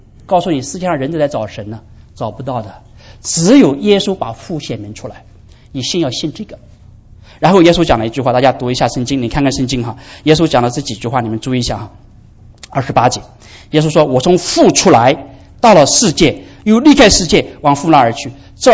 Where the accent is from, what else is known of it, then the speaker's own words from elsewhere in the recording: China; 对我们中国人华人来讲，信神不成问题的